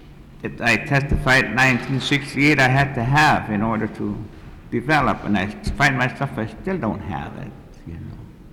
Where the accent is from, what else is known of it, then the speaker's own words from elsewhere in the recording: Holy Cross, Alaska, United States; I'm originally from Holy Cross.